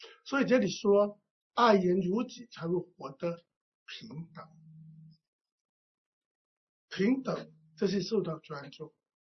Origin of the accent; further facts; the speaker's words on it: Hong Kong; 我们香港人就这样，